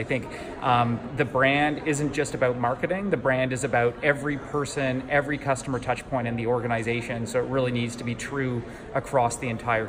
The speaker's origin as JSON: {"language": "English", "region": "Ontario", "country": "Canada", "tie": "born or raised there", "lives_now": "California, United States", "said": "I'm originally Canadian, so I grew up in Northern Ontario, north of Toronto. So it got pretty cold up there, minus 30 Celsius for those of you that are keeping track. I don't plan on going back. I now live in California"}